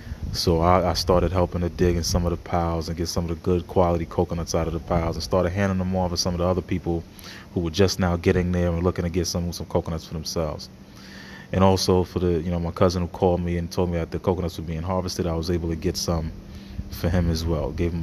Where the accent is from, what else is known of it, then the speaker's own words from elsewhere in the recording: St. Lucia; being an island kid, you know, my father being Trinidadian, I grow up in St. Lucia